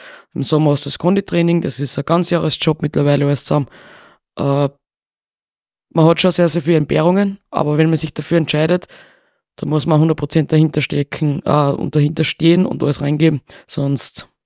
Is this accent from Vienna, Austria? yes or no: no; Lachtal, Styria, Austria; Also ich komme vom Lachtal, vom Bezirk Murau. Ich bin direkt in der Skipiste aufgewachsen. Meine Eltern haben eine Skihütte gehabt, das Café Hannes am Lachtal.